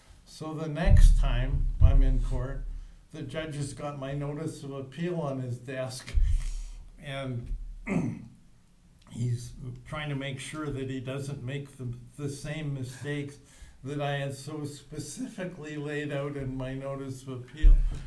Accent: Vancouver, British Columbia, Canada; I told you that I grew up in Vancouver.

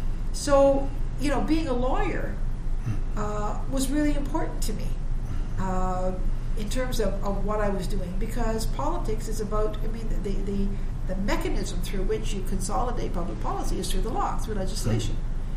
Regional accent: British Columbia, Canada; I was the first Prime Minister born and raised in British Columbia

